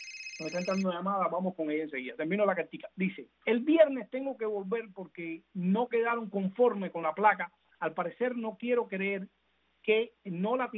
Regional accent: Cuba; moved away; Yo salí hace 25 años de Cuba

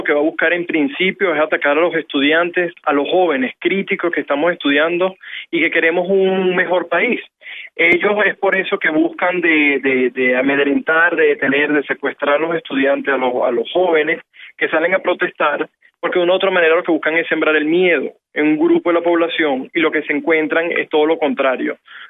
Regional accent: Venezuela; abrazarnos como hermanos venezolanos que somos.

